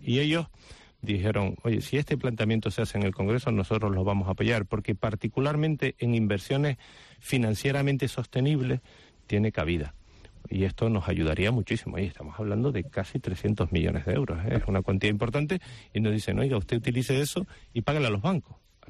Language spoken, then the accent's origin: Spanish; Canary Islands, Spain; como somos Canarias, pues sucede lo que está sucediendo